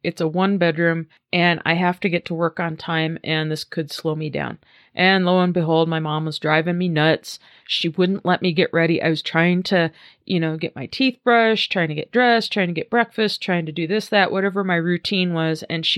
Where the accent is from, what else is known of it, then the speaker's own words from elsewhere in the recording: Nebraska, United States; And I'm from Nebraska, so I don't ever remember seeing commercials.